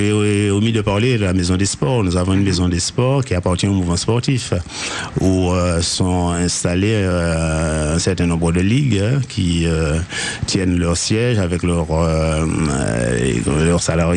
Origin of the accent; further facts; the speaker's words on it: Martinique, France; la formation basique a été faite chez nous en Martinique